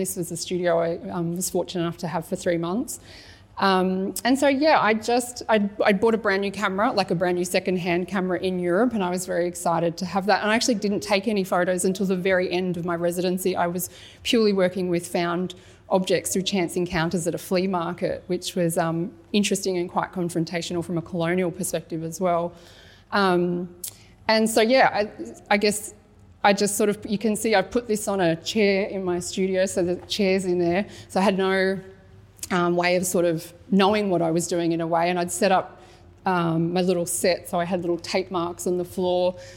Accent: Victoria, Australia; now in Brisbane, Australia; I'm from Brisbane, originally Victorian, but now I call myself a Queenslander through and through.

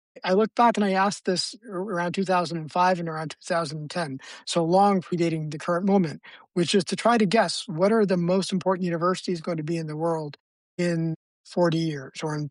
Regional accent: Canada; now in California, United States; So I'm in California. I'm originally from Canada.

